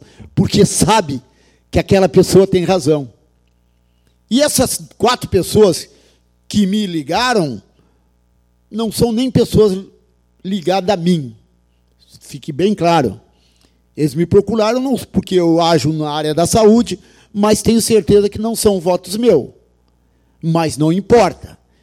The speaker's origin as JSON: {"language": "Portuguese", "town": "São José do Norte", "region": "Rio Grande do Sul", "country": "Brazil", "said": "Eu sou de São José do Norte, eu não sou de Porto Alegre."}